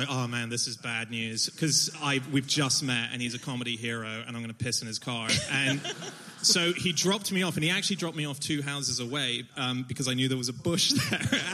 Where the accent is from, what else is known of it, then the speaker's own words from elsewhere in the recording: Hong Kong; also born or lived in Sydney; And I speak Mandarin. I grew up in Hong Kong. I want to be a comedian in China.